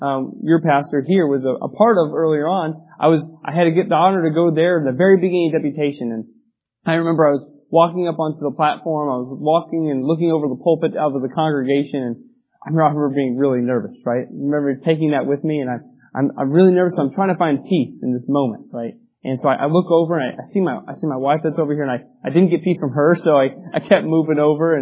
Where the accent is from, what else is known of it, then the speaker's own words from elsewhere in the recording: Banning, California, United States; my wife and we grew up in California. My wife in the LA area, and I was more towards Banning, California. I don't know, Palm Springs area.